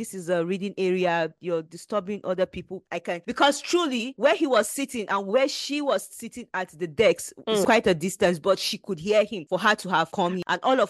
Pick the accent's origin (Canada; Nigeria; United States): Nigeria; I'm a Nigerian, but I can't do that.